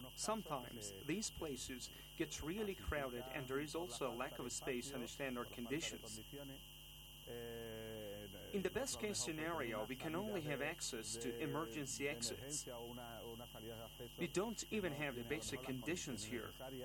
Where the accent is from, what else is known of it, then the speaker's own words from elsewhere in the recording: Seville, Andalusia, Spain; from Seville, Al-Andalus. I'm a Muslim.